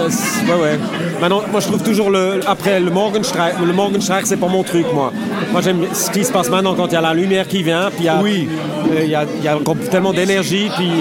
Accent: Basel, Basel-Stadt, Switzerland; also born or lived in Venezuela / Vevey; Mais je suis suisse allemand, donc je suis saint-gallois en principe. Mais j'ai grandi à Bâle, puis ouais.

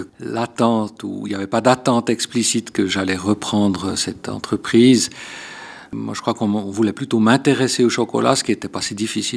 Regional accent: La Chaux-de-Fonds, Neuchâtel, Switzerland; born there; C'est parce que je suis né à La Chaux-de-Fonds.

